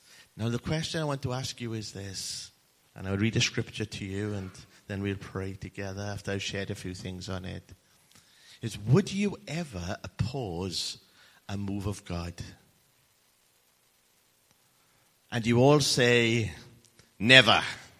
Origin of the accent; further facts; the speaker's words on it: Merthyr Tydfil, Wales, United Kingdom; There was a minister from my hometown in Merthyr Tydfil